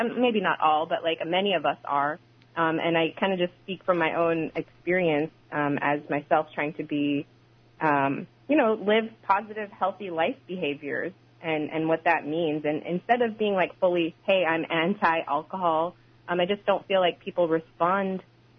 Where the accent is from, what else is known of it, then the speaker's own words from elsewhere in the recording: Utqiagvik, Alaska, United States; So Janae is also from my hometown, Utqiagvik. We kind of grew up a little bit together.